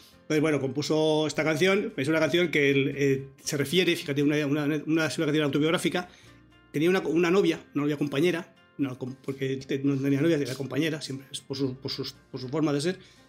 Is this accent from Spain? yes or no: yes; Valencian Community, Spain; also born or lived in Guanajuato, Mexico; Nací en Guanajuato. ¿Es eso? Y estuve 2 años allí. No, yo aprendí a hablar ya en español. Yo hablo valenciano. Bueno, valenciano no hablo, porque voy a decir, no hablo nada de valenciano. Mis padres no me enseñaron valenciano